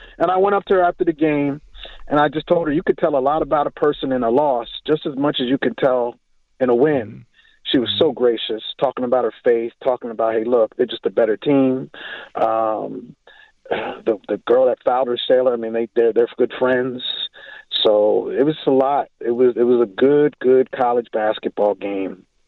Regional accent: Baltimore, Maryland, United States; I'm from Baltimore, that's why.

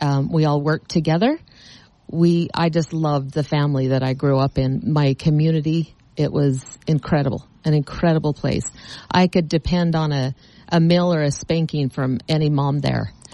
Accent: Hildale, Utah, United States; So I was born and raised in Hilldale, Utah.

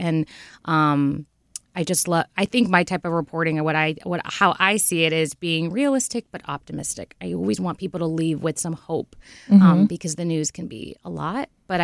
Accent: Fort Lauderdale, Florida, United States; I'm from Florida. Born and raised in Fort Lauderdale, and I went to Florida State for my undergrad

